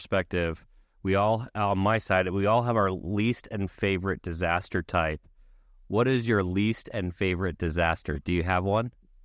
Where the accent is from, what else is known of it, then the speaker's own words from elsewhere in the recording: Ohio, United States; I never experienced them before because I grew up in Ohio